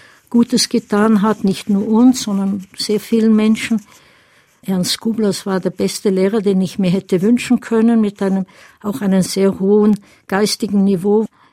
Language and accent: German; Czechia; Deutsch ist meine Muttersprache, in einem Ort, wo es zwar Tschechen gab, man aber nur Deutsch gehört hat, die Schule war nur Deutsch, fast keinen Kontakt mit Tschechen hatte bis zum Kriegsende